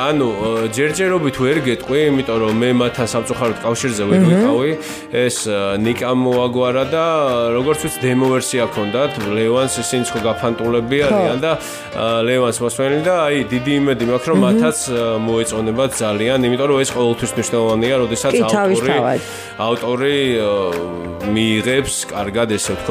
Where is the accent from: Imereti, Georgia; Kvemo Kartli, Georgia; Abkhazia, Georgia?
Imereti, Georgia; ძალიან მიყვარს ეს მხარე, სწორედ იქიდან ვარ, ანუ კი ვარ ფესობით სვანი, მაგრამ წევაში მაქვს სოფელი იმერეთში და ძალიან მიყვარს ეს მხარე.